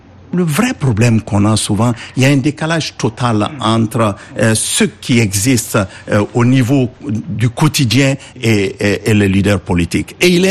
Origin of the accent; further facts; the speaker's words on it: Cameroon; Moi, je viens du Cameroun